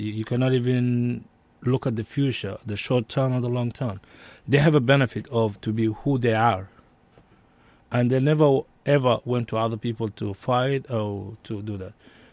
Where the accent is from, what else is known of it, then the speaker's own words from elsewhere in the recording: Western Bahr el Ghazal, South Sudan; That's my hometown, or my home state now called Western Barghazat, the territory of Fertit.